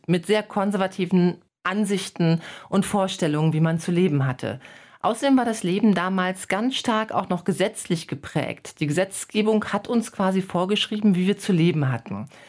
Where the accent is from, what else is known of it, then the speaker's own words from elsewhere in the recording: Cologne, North Rhine-Westphalia, Germany; ich wollte mal gucken, wie es in meiner Heimatstadt Köln aussieht